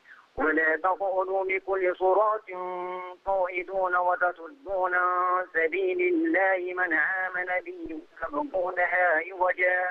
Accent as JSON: {"language": "Urdu", "town": "Budgam", "region": "Jammu and Kashmir", "country": "India", "said": "جی میں بڑگام, کشمیر بڑگام."}